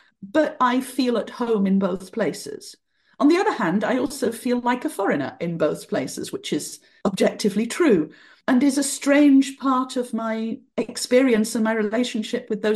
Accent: Barnsley, Yorkshire and the Humber, United Kingdom; certainly growing up in Barnsley, I was considered very foreign indeed.

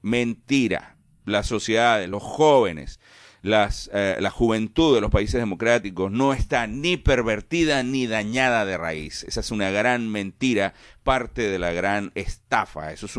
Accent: Venezuela; ya nosotros estábamos en Venezuela, año 1972, año 1973, ya vamos creciendo en Venezuela, vamos haciendo país, vamos haciendo patria, mis padres deciden que es Venezuela un mejor ambiente para nosotros

